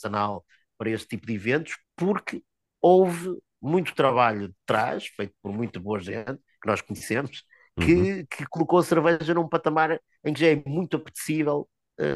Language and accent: Portuguese; Porto, Norte, Portugal; Sou aqui do Porto